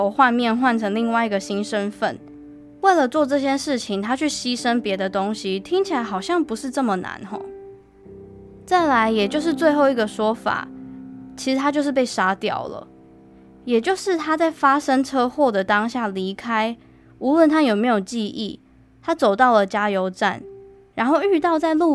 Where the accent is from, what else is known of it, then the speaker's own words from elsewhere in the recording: Taiwan; 就跟我们台湾人会去拜拜一样。